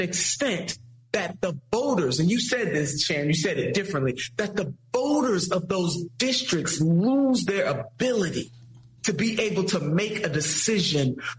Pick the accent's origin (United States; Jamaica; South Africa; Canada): United States; Ohio; Heretofore, in the state of Ohio, she has received more Israel First money than any other elected member in my home state combined.